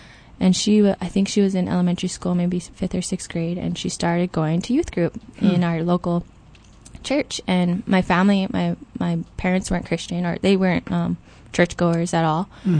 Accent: Kauai, Hawaii, United States; It was beautiful. I had the best childhood. Kauai is so beautiful. And it's the best place to grow up.

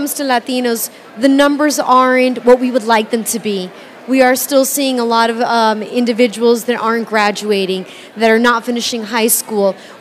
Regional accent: New Jersey, United States; New Jersey.

